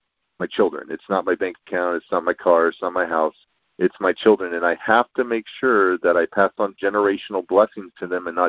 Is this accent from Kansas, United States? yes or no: no; California, United States; I'm from California.